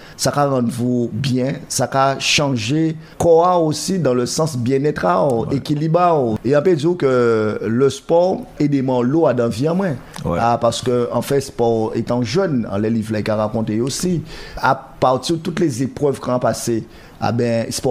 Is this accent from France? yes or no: yes; Guadeloupe, France; Et en tant que Guadeloupéen qui a sorti du ghetto